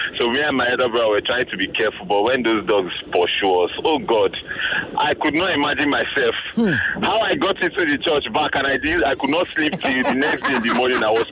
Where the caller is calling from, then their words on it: Ikoyi, Lagos, Nigeria; I'm calling from Ikeikoyi.